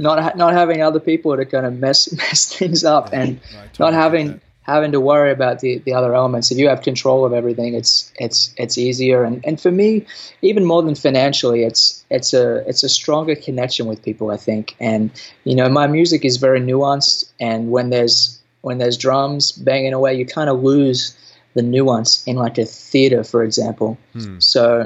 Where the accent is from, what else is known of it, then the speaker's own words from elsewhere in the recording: Temerog, New South Wales, Australia; I grew up in Temerog, New South Wales, Australia, which you can Google, and it's about 30 minutes outside of Kempsey, which is considered one of the more socially disadvantaged areas in the east coast of Australia.